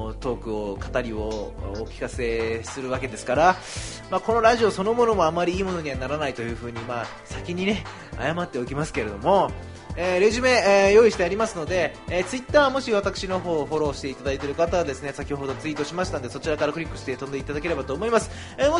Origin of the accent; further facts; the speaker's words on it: Miyazaki, Japan; 江戸っ子ですから私、はい、宮崎出身ですけど江戸っ子ですから